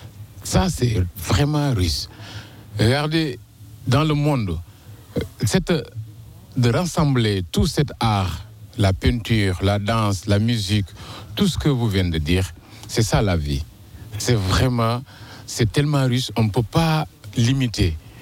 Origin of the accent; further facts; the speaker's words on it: Senegal; now in Montpellier, France; je suis sénégalais d'origine et vivre à Montpellier depuis 2009.